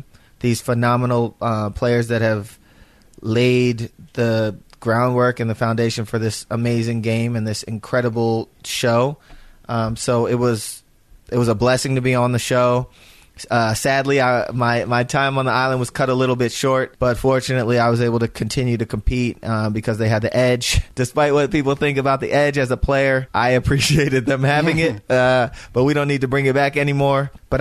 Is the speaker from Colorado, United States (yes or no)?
no; Philadelphia, Pennsylvania, United States; But I'm from Philadelphia, where I see and hear a lot.